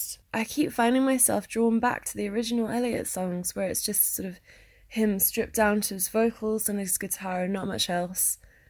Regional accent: London, United Kingdom; from London.

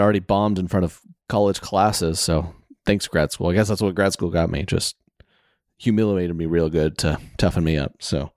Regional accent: the South, United States; I'm from the South, right? So my grandparents, you got grandparents from the South.

